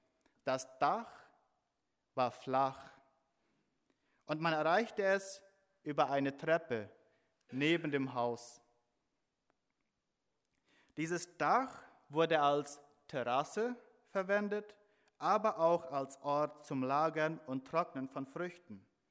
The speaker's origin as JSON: {"language": "German", "country": "Paraguay", "tie": "born or raised there", "lives_now": "Europe", "said": "Nun, ich bin in Paraguay aufgewachsen und dort sind die Häuser normalerweise mit Wellblechplatten gedeckt."}